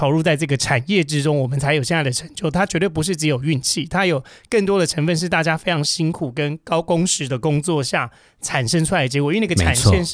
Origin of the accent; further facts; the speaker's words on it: Kaohsiung, Taiwan; 那就是因为我是一个高雄人嘛，高雄人其实对于加工出口区是一个一点都不陌生